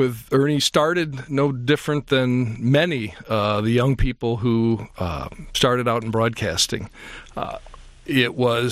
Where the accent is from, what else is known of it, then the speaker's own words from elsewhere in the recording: Brighton, Michigan, United States; I grew up in Brighton, Michigan. We were, I would say, a typical family.